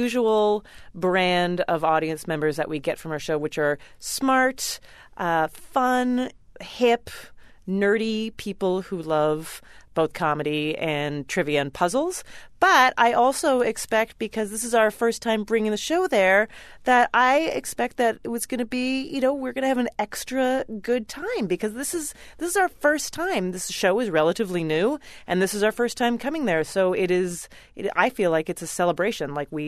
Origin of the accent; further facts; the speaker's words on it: Canada; moved away; I mean, I grew up in Canada, so I feel like I made a transition to New York, which took me a while.